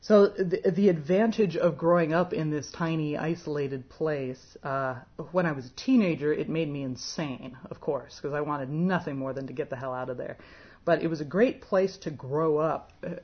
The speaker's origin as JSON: {"language": "English", "region": "the West", "country": "United States", "tie": "born or raised there", "said": "growing up in the West, there's a really strong kind of a libertarian tradition that comes out in me in some funny ways."}